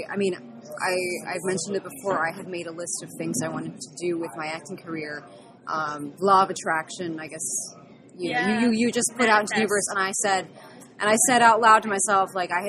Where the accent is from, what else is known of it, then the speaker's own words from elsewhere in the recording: Texas, United States; I grew up in Texas. I grew up in a high school full of prejudice.